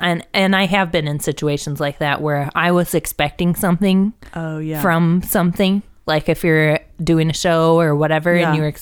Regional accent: Ohio, United States; I'm from Ohio

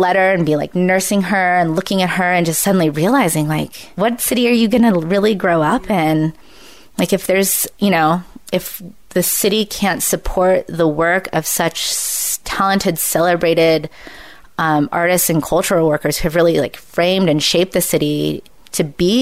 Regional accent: San Francisco, California, United States; also born or lived in Santa Cruz; So I grew up in San Francisco. You know, besides the time I lived in Santa Cruz, I've pretty much been here my whole life.

